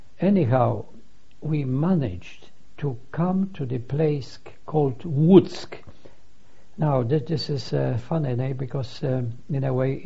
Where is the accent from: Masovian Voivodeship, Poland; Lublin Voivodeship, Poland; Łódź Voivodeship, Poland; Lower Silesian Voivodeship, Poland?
Łódź Voivodeship, Poland; Lodz; remember that we are from Lodz, and we are going towards Warsaw.